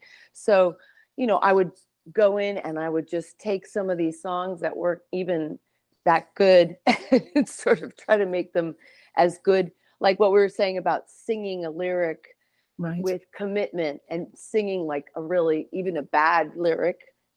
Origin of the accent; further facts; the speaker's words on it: New York, United States; I'm from New York, and you know, we were going out kind of young, and just really talking to anybody I could.